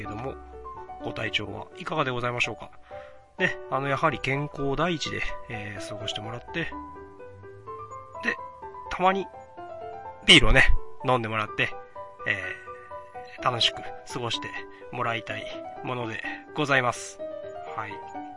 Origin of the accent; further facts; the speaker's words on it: Kansai, Japan; 一意見ですね、私関西人として、一つの意見として言えるのは